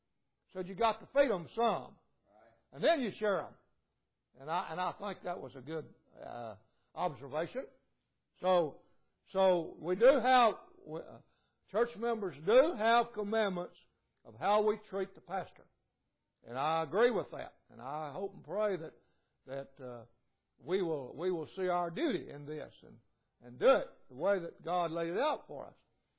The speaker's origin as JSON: {"language": "English", "country": "United States", "said": "Man, I'm thankful I'm American, aren't you?"}